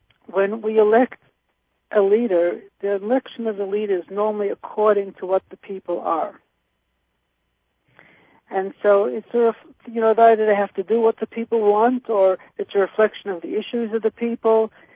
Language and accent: English; Australia; now in United States; I was born, I grew up in Australia, I came to the United States